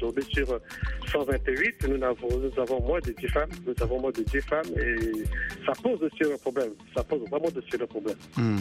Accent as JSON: {"language": "French", "country": "Central African Republic", "said": "Les raisons fondamentales de tout ce problème-là en Afrique, et puis particulièrement chez nous, en République centrafricaine, c'est vraiment la pauvreté."}